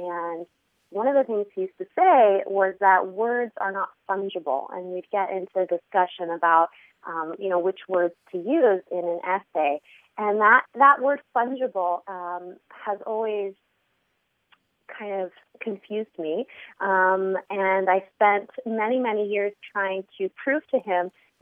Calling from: San Diego, California, United States; I'm calling from San Diego.

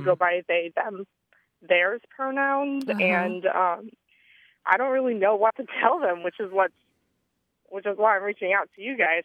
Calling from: San Diego, California, United States; I'm calling from San Diego, California.

